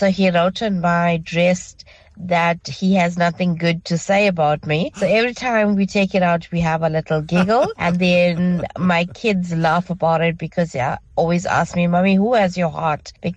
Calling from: Durban, KwaZulu-Natal, South Africa; I'm from Durban.

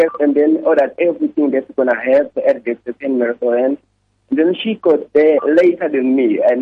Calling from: South West England, United Kingdom; Oh, I'm calling from Devon.

